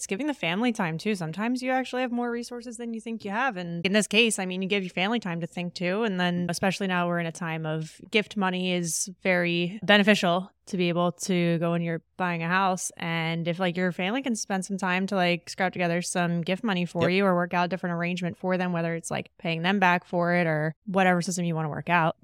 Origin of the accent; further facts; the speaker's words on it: Pennsylvania, United States; Because I'm from Delco, where we had Wawa markets.